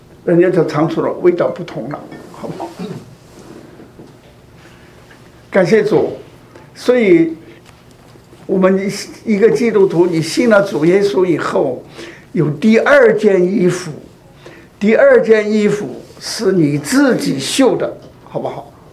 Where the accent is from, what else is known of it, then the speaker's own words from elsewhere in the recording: Sichuan, China; 你看看，我是四川人，我们四川人啊要做那个咸肉